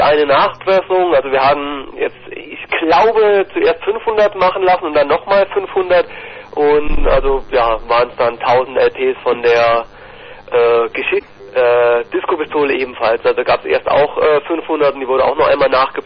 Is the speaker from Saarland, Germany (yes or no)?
yes; Saarland, Germany; Ja, wir kommen aus dem Saarland.